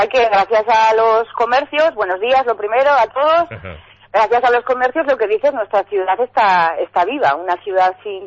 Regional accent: Fustiñana, Navarre, Spain; Yo soy de Fustiñana y de cría era una aventura venir a Tudela

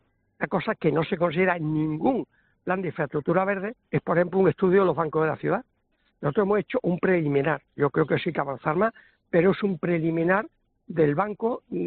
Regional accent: Huelva, Andalusia, Spain; Pues yo soy de Huelva, como saben, ¿no?

